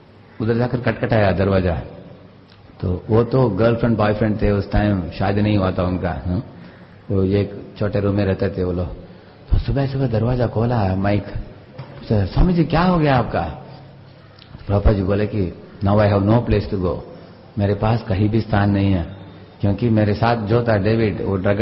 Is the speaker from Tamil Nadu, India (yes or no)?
yes; Tamil Nadu, India; accent: Tanglish; Hindi is a second language; जैसे मैं तमिलनाडु से हूं, मेरा इंग्लिश को बोलते हैं टंग्लिश बोलते हैं इसको, तमिल प्लस इंग्लिश टंग्लिश।